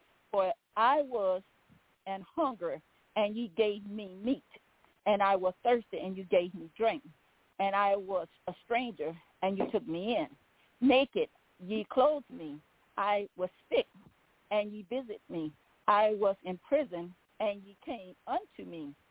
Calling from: Baton Rouge, Louisiana, United States; I'm calling from Baton Rouge, Louisiana.

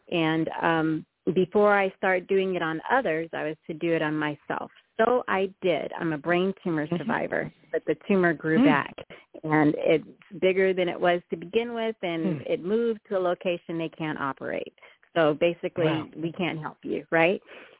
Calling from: West Hills, California, United States; I'm calling from West Hills in Southern California with this miserable rain.

